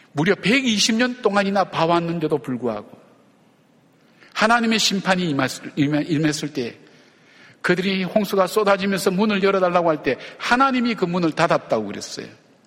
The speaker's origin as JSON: {"language": "Korean", "region": "Busan", "country": "South Korea", "tie": "born or raised there", "said": "저는 그 어릴 적에 자라났던 그 집이 화장터라 그러죠. 화장터가 있는 동네에서 자랐어요. 요즘처럼 시설이 잘 돼 있어서 이런 게 아니고, 그때는 이렇게 어떻게 태우는가 하는 것을 뒤쪽에 가서 또 볼 수 있는 그런 어떤 장치였어요. 부산에, 부산을 좀 아시는 분은 부산에 당감동에 가면 옛날에 화장터가 있었어요."}